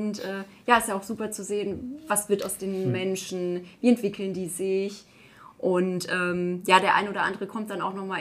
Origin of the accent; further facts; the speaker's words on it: Baden-Württemberg, Germany; Mannheim passt gut, so ich komme aus der Heidelberger Ecke.